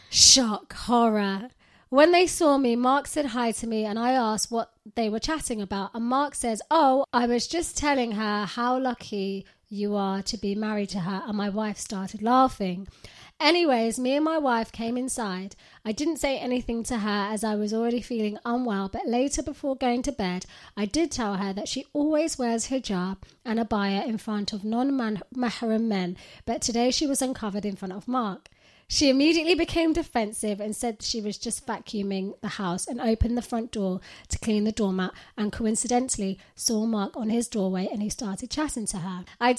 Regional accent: Pakistan; moved away as an adult; now in United Kingdom; I was born and raised in Pakistan and moved to the UK in the start of 2020.

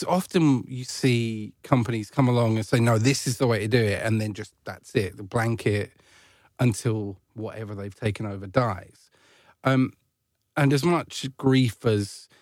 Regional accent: East of England, United Kingdom; It was interesting because obviously I grew up in Essex

